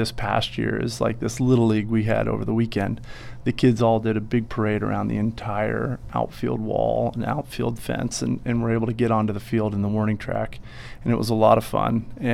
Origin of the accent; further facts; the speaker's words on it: Enumclaw, Washington, United States; Yeah, so I grew up in Enumclaw, and so we would come to the Kingdom when I was a little kid, and it was really pretty great.